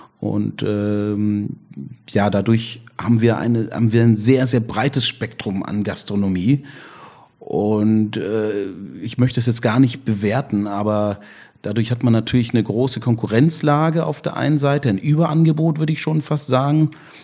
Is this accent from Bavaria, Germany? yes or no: no; Stuttgart, Baden-Württemberg, Germany; also born or lived in Ghana; now in Essen, Germany; Ich bin in Stuttgart aufgewachsen, in Ghana geboren. über Umwege in Essen gelandet